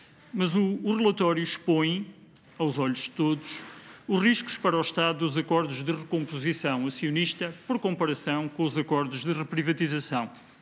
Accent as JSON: {"language": "Portuguese", "country": "Portugal", "said": "E fico feliz, enquanto ex-membro do Governo e enquanto português"}